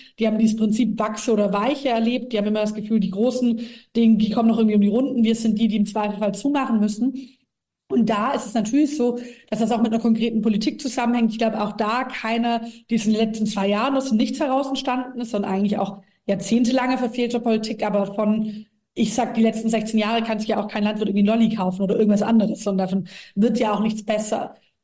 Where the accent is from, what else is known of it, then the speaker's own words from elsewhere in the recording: Baden-Württemberg, Germany; ich komme aus einem sehr ländlichen Gebiet, Schwäbische Alb, so mein Wahlkreis, aber mein Wahlkreis ist Ostalb, aber bin selbst aufgewachsen in Schwäbische Alb-Richtung